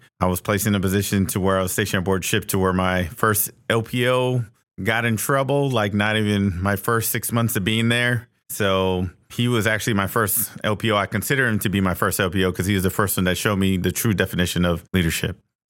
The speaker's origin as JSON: {"language": "English", "region": "Hawaii", "country": "United States", "tie": "born or raised there", "said": "Okay, I was born and raised in Hawaii, graduated from Waianae High School, joined the Navy"}